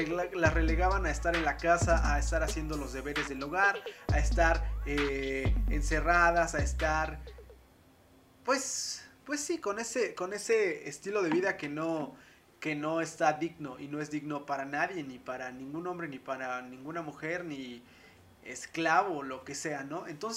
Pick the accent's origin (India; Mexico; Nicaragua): Mexico; el mexicano siempre ha estado a las órdenes de alguien más. Por eso nuestra manera de hablar, bueno, al menos la mía, al menos mi manera de hablar es como, por favorcito, le pido la manera más atentita, jefecito